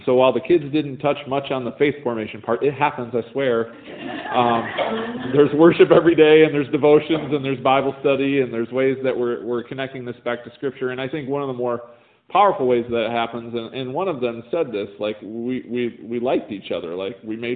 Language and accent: English; Portage, United States; I grew up actually in Portage, so not far from here